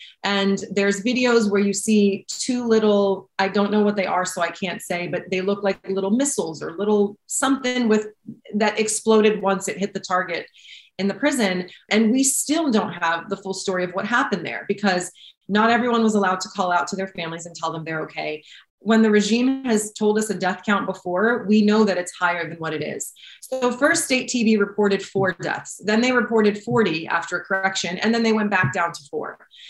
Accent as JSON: {"language": "English", "country": "United States", "said": "specifically in the United States for me, because I'm American"}